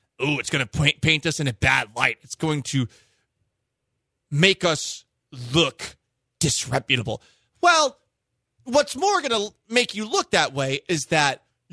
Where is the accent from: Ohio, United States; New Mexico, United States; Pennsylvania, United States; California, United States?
Pennsylvania, United States; Philadelphia; Yo, I'm from Philly.